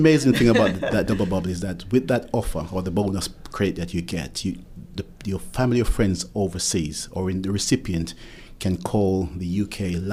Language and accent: English; Jamaica; And I say that as a Jamaican